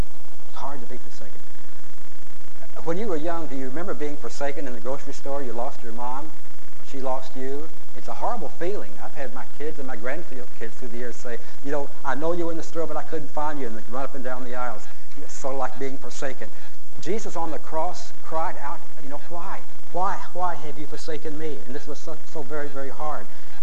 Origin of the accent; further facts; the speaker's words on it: Louisiana, United States; I came from Louisiana, but I lost my accent when I moved out to California.